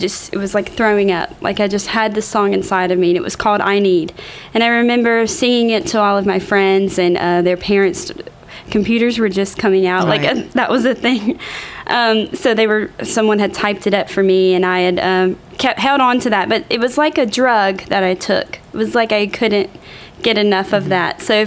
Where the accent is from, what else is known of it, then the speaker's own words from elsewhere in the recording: Sulphur, Louisiana, United States; I did. I grew up in Sulphur.